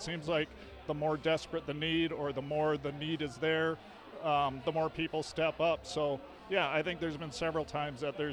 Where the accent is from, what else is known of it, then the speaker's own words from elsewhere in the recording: International Falls, Minnesota, United States; also born or lived in Fargo-Moorhead, United States; Well, you know, I'm from International Falls originally, and so I spent decades in the Fargo-Moorhead area, so flat and wind